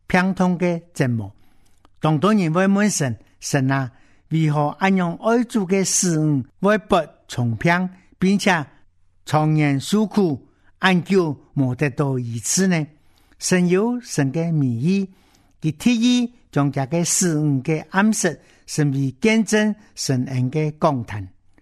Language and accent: Chinese; China; 明年我都为中国我的故乡祷告